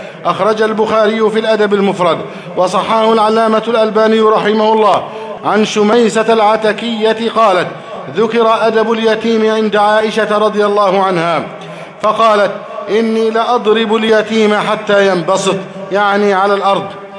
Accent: Egypt; اللهم احفظ بلدنا مصر أمنا أمانا

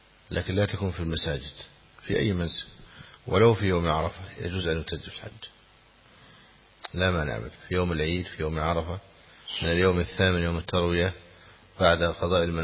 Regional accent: Egypt; هذا عندنا في مصر ما شاء الله

